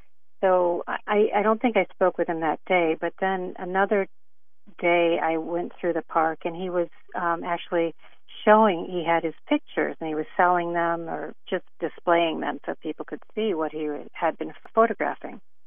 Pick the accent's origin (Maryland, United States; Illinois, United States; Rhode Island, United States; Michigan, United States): Michigan, United States; now in New York, United States; I grew up birding in Michigan, but when I moved to New York, I thought, there's nothing to see in New York.